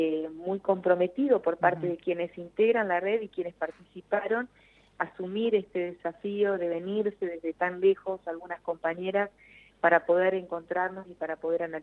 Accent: Avellaneda, Buenos Aires Province, Argentina; la radio universitaria de Avellaneda, lugar que quiero muchísimo, uh-huh, porque soy nacida en Avellaneda, uh-huh, y mis primeros años, es decir, mi patria chica está allí

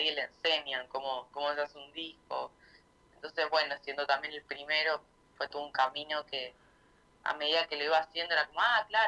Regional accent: Rosario, Santa Fe, Argentina; now in Buenos Aires, Argentina; Y para acá soy rosarina, pero vivo en Buenos Aires.

